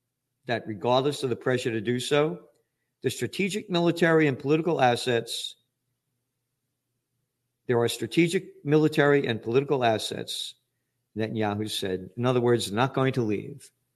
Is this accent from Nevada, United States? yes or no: no; Bronx, New York, United States; As a kid, we grew up in the Bronx.